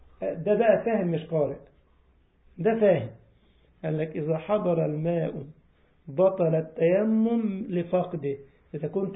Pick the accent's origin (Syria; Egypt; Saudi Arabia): Egypt; خاف ما ياخدهاش بقى حلوانة في سلوانة زي يقولوا عندنا في مصر